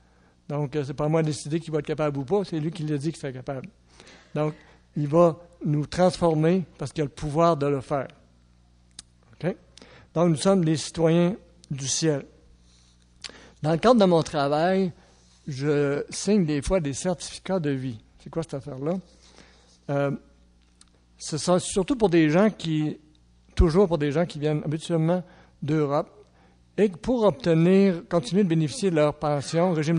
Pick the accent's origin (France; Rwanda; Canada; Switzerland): Canada; Trois-Rivières, Quebec; Je viens de Trois-Rivières. Moi, je suis un gars de Trois-Rivières. Ah oui, Trois-Rivières. Donc, ma cité, c'est Trois-Rivières.